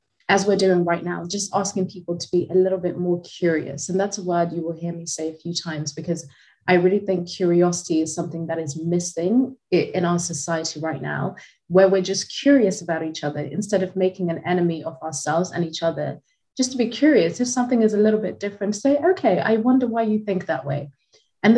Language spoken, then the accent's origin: English; Zimbabwe; No, I was born and raised in Zimbabwe, where that label is non-existent.